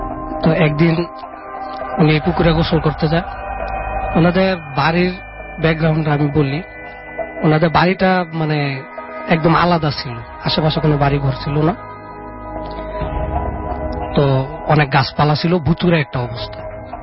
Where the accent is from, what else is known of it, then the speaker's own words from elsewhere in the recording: Narayanganj, Dhaka Division, Bangladesh; now in Dhaka, Bangladesh; আমার বাসা নারায়ণগঞ্জের 2500 থেকে।